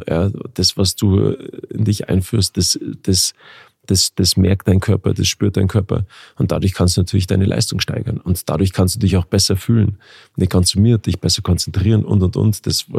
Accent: Garmisch-Partenkirchen, Bavaria, Germany; bei uns in Garmisch, Partenkirchen.

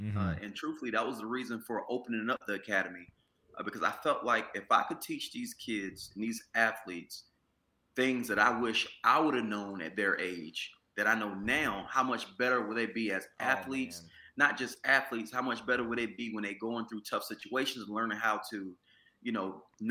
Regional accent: Washington, North Carolina, United States; Man, so I'm from Washington, North Carolina.

